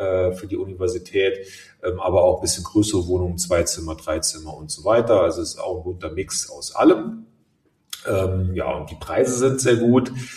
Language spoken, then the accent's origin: German; Eifel, Germany; accent: Eifler Platt; Also ich liebe ja auch die Luxemburger Sprache. die ist ja auch ja ähnlich wie unser oder mein Dialekt, das Eifler Platt.